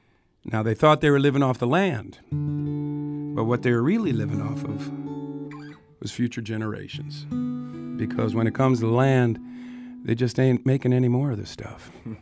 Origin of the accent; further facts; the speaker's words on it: Wisconsin, United States; I was going to be a football player growing up in Wisconsin.